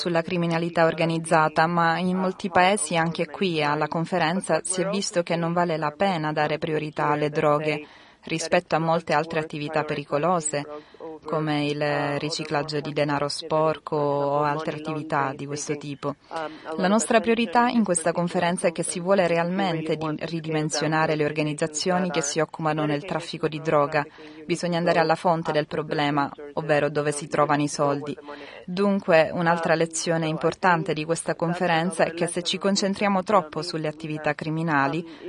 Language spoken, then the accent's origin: Italian; Mexico; Dal mio punto di vista, posso dirvi che vengo dal Messico, dove la società civile si è fatta sentire molto e ha fatto molta pressione sul presidente per non far cancellare la sua partecipazione a UNGAS.